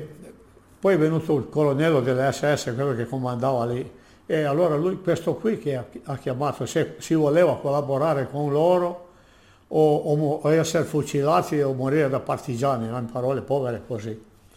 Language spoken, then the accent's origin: Italian; Turin, Piedmont, Italy; born there; sono nato a Torino il 14/3 del 1924.